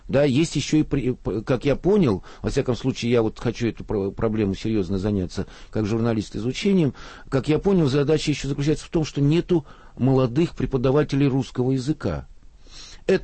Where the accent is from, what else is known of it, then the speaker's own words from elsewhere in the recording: Russia; also born or lived in Odessa, Ukraine; я родился в Одессе давным-давно, всю жизнь прожил